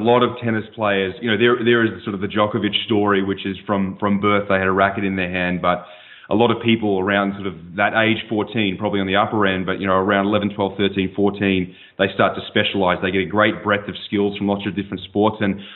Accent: Melbourne, Victoria, Australia; moved away as an adult; now in United States; I grew up in Australia, in Wheelers Hill in Melbourne, Victoria, with my brother, obviously. And when we were 18, we both came to the United States to play tennis.

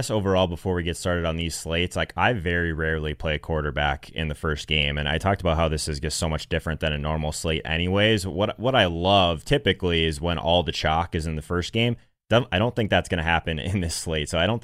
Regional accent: Arizona, United States; Full disclosure, I'm a Cardinals fan. I'm from Arizona originally.

